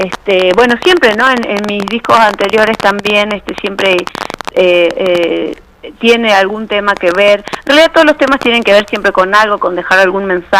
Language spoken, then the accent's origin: Spanish; Colonia Santa Rosa, Salta, Argentina; Yo soy del norte, vengo de Colonia Santa Rosa, he caminado mucho el departamento San Martín, Orán